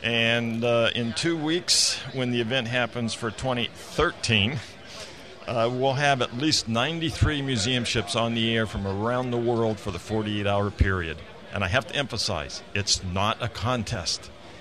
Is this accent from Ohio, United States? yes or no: yes; Cleveland, Ohio, United States; I grew up in Cleveland